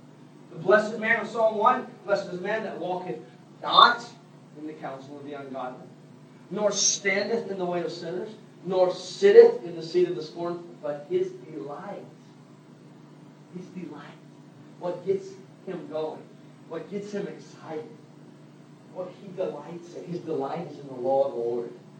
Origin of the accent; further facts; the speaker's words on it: Texas, United States; When I was a kid, I grew up in Texas, big place. And in West Texas, there the trees, the little mesquite trees, they're like this.